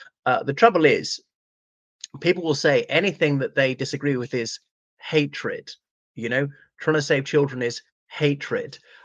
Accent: Ireland; from Ireland.

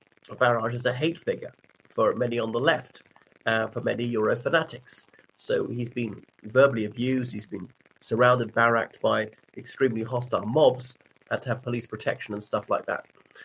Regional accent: Ireland; from Ireland.

